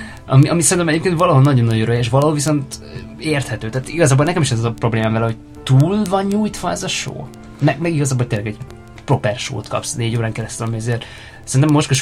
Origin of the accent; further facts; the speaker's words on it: Hungary; mert ami nekem lejön, mint magyar nézőként, ahol tulajdonképpen az Eurovíziónak még annyira nagy kultúrája nincsen, hiszen 13 alkalommal indultunk 94 óta az Eurovízión